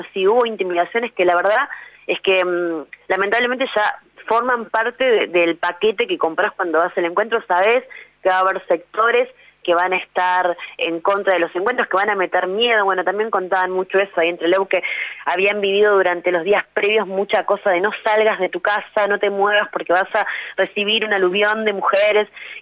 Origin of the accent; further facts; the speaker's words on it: La Plata, Buenos Aires Province, Argentina; yo soy de La Plata, que nos tiene como anfitrionas a nosotras las platenses